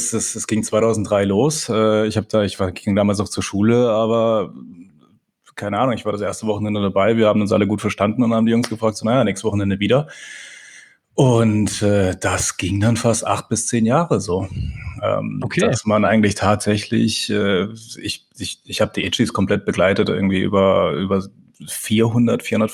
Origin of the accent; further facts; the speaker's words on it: Pforzheim, Baden-Württemberg, Germany; aber ich bin aufgewachsen in Pforzheim. Das ist jetzt nicht gerade die progressivste Stadt, sage ich jetzt mal.